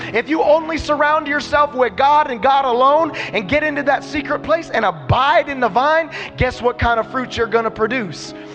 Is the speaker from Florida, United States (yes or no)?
yes; Okeechobee, Florida, United States; Understand, orange trees, I have this background. I come from Okeechobee High School, so forgive me.